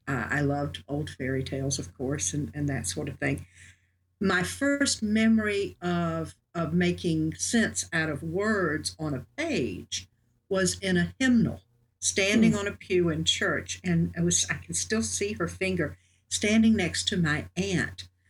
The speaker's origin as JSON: {"language": "English", "town": "Wrightsville Beach", "region": "North Carolina", "country": "United States", "tie": "born or raised there", "said": "I grew up on Wrightsville Beach, North Carolina, in a house on the ocean. So my life is very connected to water."}